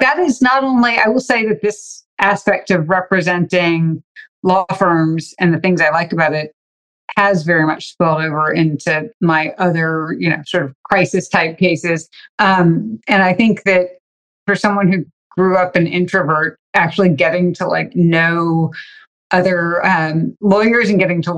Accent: Louisiana, United States; And I'm from Louisiana.

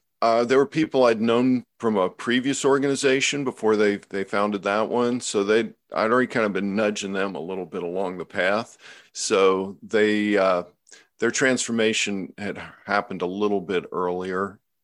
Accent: Cincinnati, Ohio, United States; he was from my hometown of Cincinnati.

